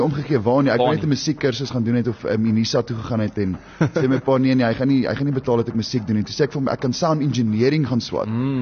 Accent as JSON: {"language": "Afrikaans", "town": "Pretoria", "region": "Gauteng", "country": "South Africa", "tie": "born there", "said": "ek was in Pretoria gebore. En ek was in hoërskool Swartkop, hierso net hier om die hoek, maar net tot so standaard 7, en toe gaan ek standaard 9 in matriek, het ek koshuis toe gegaan in Bronkhorstspruit"}